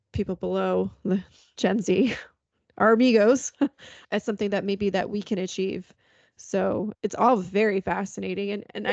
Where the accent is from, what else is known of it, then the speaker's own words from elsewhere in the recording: New York, United States; It's the same on Long Island. I'm from New York.